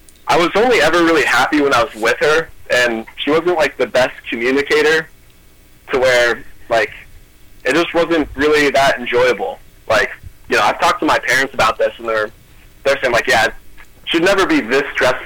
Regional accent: Columbus, Ohio, United States; I'm originally from Columbus. And then I go to a school in the Dayton area.

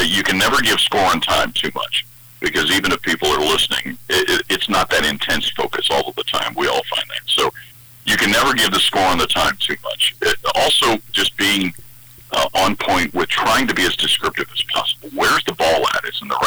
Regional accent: Cincinnati, Ohio, United States; Well, I grew up in Cincinnati, Ohio. And, you know, my father was from Cincinnati. My mother was from the Columbus area.

